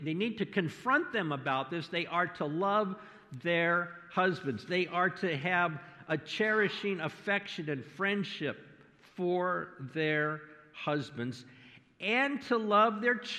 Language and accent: English; Santa Maria, California, United States; when I was a boy growing up in Santa Maria, we lived down the street from the Hoffmans, the people that own the mortuary.